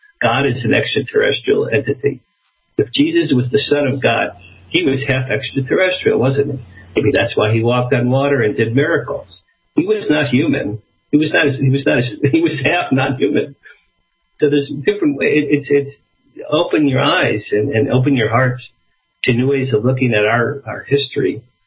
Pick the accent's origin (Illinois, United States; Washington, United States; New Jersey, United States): New Jersey, United States; Asbury Park; My parents were from Brooklyn. I'm from Asbury Park.